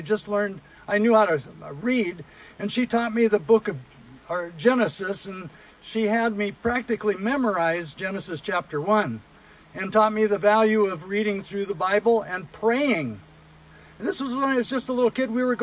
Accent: Seattle, Washington, United States; also born or lived in Salt Lake City, Utah; I was born in Salt Lake City, Utah, where my dad had shipped out during World War II. And I grew up in Seattle, Washington

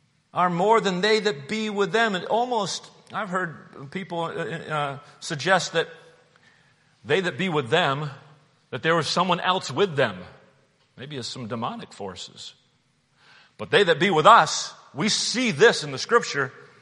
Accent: New Hampshire, United States; When I grew up in New Hampshire, we had this little mountain in our, it was, I don't know why they called it a mountain, but it was a little hill, and they called it Mount Prospect.

